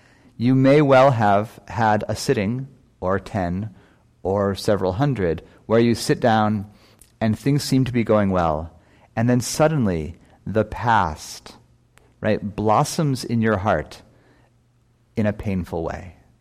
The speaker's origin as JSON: {"language": "English", "region": "California", "country": "United States", "said": "And of course, as a Californian, you know, in the era of Brené Brown and the anti-shame self-empowerment world"}